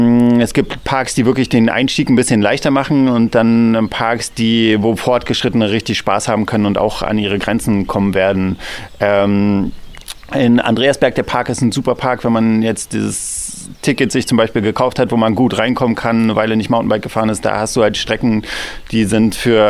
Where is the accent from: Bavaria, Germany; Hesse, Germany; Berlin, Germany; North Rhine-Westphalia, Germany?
Berlin, Germany; Ich komme eigentlich aus Berlin